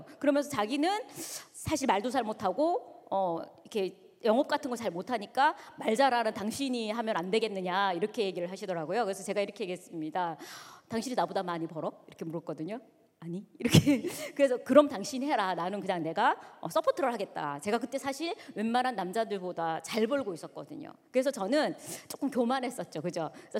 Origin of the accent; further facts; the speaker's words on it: Daegu, South Korea; 저는 대구에서 왔습니다.